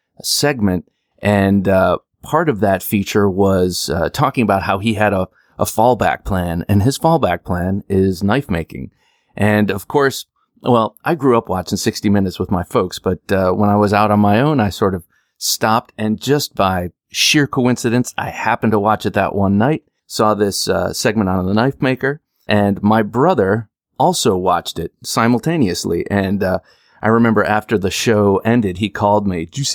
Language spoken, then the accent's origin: English; Ohio, United States; I grew up in Ohio, incidentally, so it made my antenna prick up.